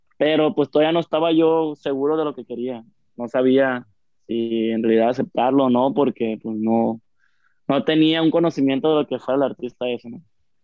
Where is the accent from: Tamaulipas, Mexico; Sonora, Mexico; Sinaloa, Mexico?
Sinaloa, Mexico; Culiacán; como yo soy de Culiacán aquí, pues el norteño es la mata de los corridos, ¿no?